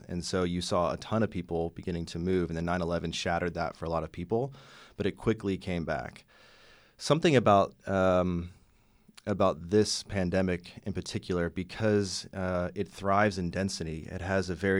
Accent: Pittsburgh, Pennsylvania, United States; I grew up in Pittsburgh, just outside of Pittsburgh. Went to school north of Pittsburgh in northwestern Pennsylvania

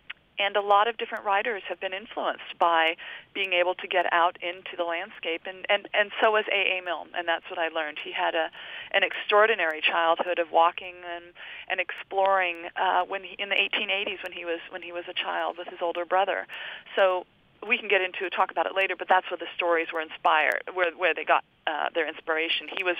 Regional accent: California, United States; England is, it fits in the bottom of my home state of California

